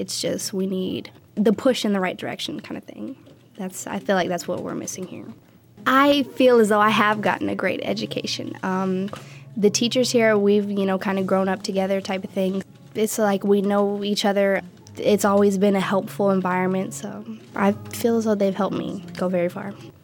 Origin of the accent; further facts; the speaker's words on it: United States; It's been very interesting growing up in Jefferson County. It's a very small town, so it's very familiar here.